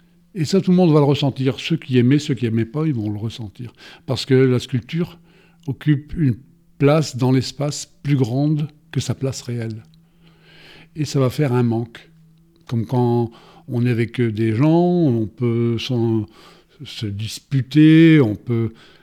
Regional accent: France; moved away; Après 30 ans que j'étais parti de France

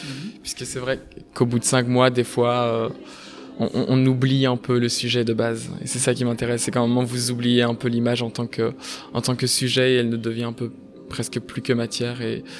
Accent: Namur, Wallonia, Belgium; donc je suis étudiant à la Cambre à Bruxelles et je viens de Namur.

